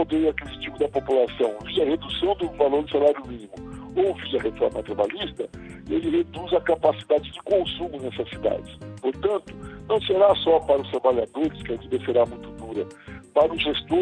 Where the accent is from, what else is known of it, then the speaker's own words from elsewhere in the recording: Paraná, Brazil; Eu sou do Paraná, estou falando aqui do interior do estado. Mesmo aqui no Paraná, que é uma região muito conservadora